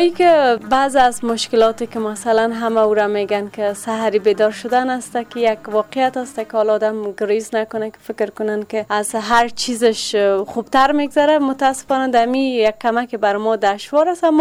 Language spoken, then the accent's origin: Persian; Kabul, Afghanistan; یکی از شهروندای شهر کابل.